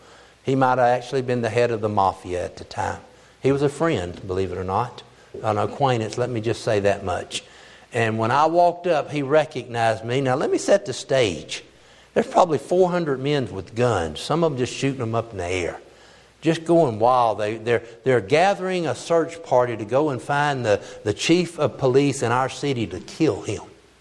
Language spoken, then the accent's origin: English; United States; I'm hollering, I'm an American, don't shoot.